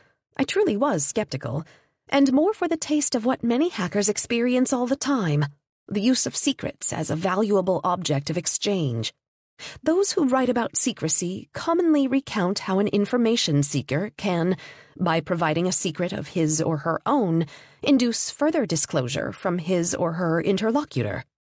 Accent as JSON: {"language": "English", "country": "Puerto Rico", "tie": "born or raised there", "said": "And then I mentioned that I was raised in Puerto Rico."}